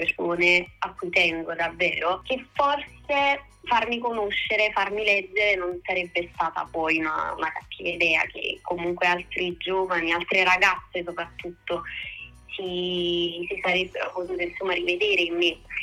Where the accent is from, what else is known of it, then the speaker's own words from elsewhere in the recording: Naples, Campania, Italy; ho così tanti ricordi legati a Napoli, però ciò che mi è sempre stata stretta è la periferia, perché io vengo da Piscina a Scampia